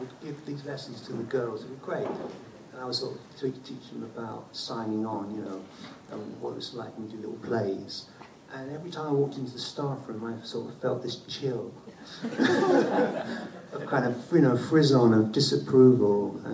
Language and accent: English; London, United Kingdom; I was brought up in London, and I was born in 1952